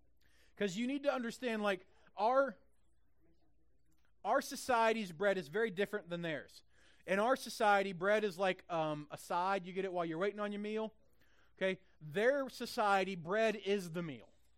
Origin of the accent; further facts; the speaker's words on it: Midwest, United States; I'm from the Midwest, it has to be knee high by the 4th of July.